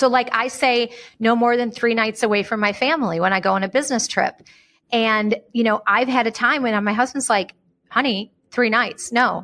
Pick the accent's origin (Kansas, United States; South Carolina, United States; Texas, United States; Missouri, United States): Texas, United States; now in Beverly Hills, United States; So, you know, I'm from Texas.